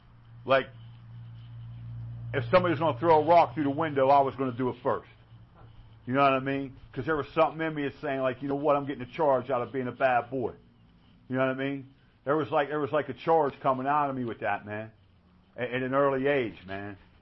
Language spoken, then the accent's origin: English; Scottsdale, Arizona, United States; So that's where I grew up in Scottsdale